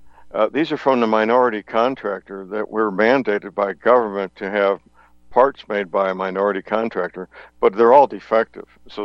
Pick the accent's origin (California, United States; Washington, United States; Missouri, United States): Missouri, United States; St. Louis; because my hometown, St. Louis